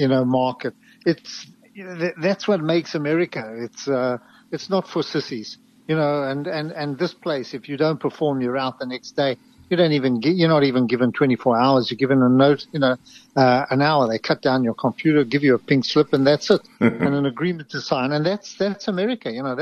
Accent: South Africa; it's so important from being South African

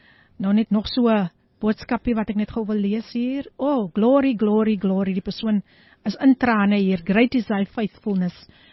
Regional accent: Somerset West, Western Cape, South Africa; born there; ek is gebore in Somerset West, so ek moet mos opgewonde raak, man.

